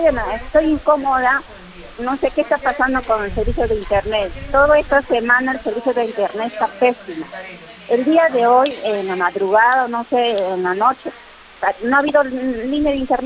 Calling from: Chosica, Lima, Peru; No, soy del distrito de Lulibán, Chosica.

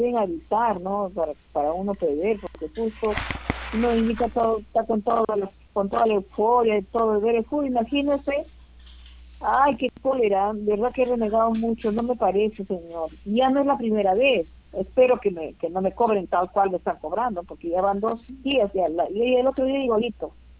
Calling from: San Martín de Porres, Lima, Peru; San Martín de Corres.

